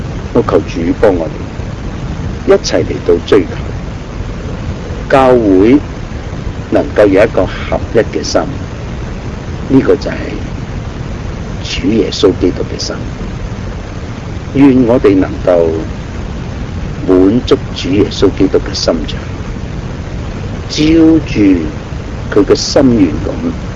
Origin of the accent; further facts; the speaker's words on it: Guangdong, China; 都好似我哋廣東人所講嘅三姑六婆